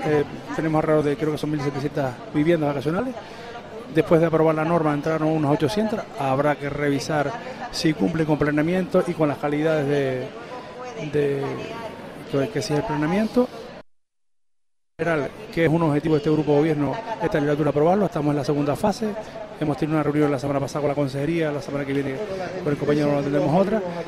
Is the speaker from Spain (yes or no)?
yes; Canary Islands, Spain; yo soy majorero y me criaba